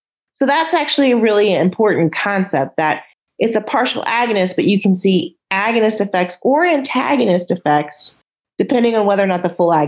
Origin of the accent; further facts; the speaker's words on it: Michigan, United States; in the UP, for example, in Michigan, because I'm from Michigan, you might have to travel an hour to the hospital.